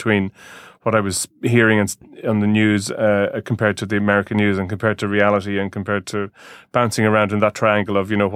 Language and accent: English; Ireland; growing up in Ireland